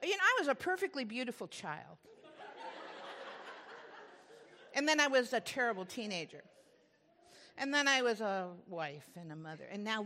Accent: Lynn, Massachusetts, United States; born there; also born or lived in Waltham; I lived on a little farm outside of Boston, Massachusetts. I was born in Lynn, and we had a dairy farm in Waltham.

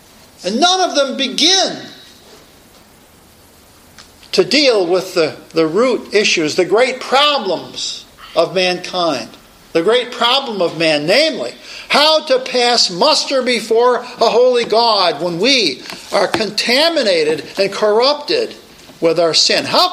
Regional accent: United States; But we as a people, as an American people, we love the slime.

